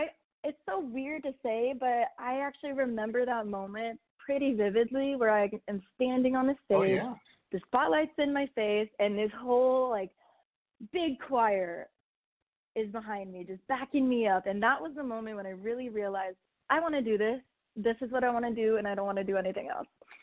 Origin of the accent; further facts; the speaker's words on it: Las Vegas, Nevada, United States; Oh, well, I was born and raised in Vegas, if I didn't tell you that already.